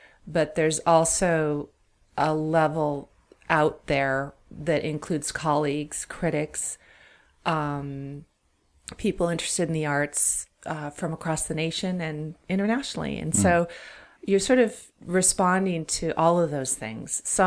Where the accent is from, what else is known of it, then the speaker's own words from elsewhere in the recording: Altadena, California, United States; I am. I was born and raised in Altadena.